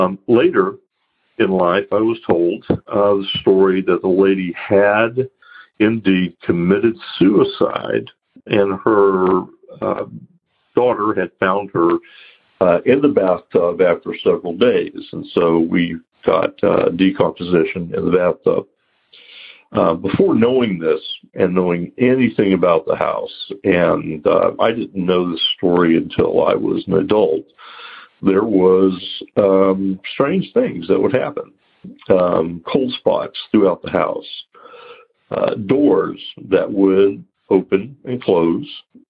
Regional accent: Tennessee, United States; I'm originally from Upper East Tennessee, and I grew up in a haunted house.

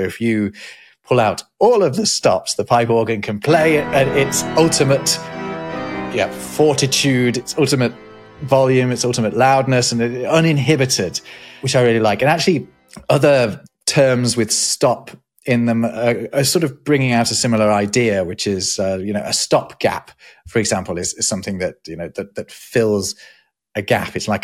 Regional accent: United Kingdom; The other one, though, that was surprising to me as a Brit

